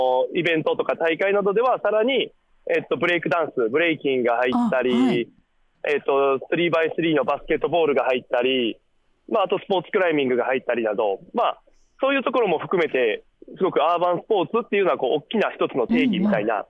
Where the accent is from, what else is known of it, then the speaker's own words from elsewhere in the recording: Kansai, Japan; 僕関西出身なのもあって